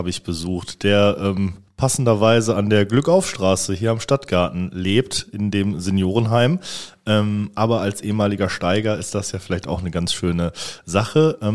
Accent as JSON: {"language": "German", "town": "Recklinghausen", "region": "North Rhine-Westphalia", "country": "Germany", "tie": "born or raised there", "said": "ich bin in Recklinghausen groß geworden, da ist es noch sehr viel gewesen in den 90ern, Ende der 90er."}